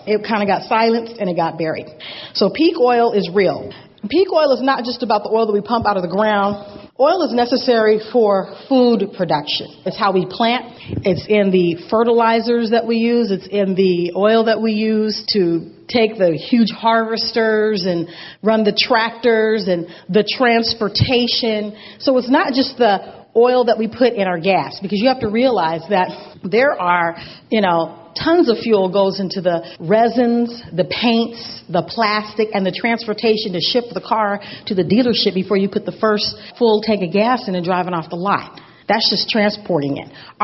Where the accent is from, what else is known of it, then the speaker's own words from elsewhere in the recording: California, United States; And I'm from California. Water was a huge issue.